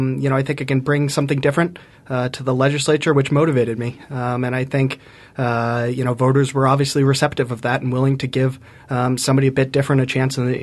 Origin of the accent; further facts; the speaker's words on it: Randolph, Vermont, United States; So I grew up in Vermont, went to public school in Randolph. It's a place I love, a place I want to live for a long time.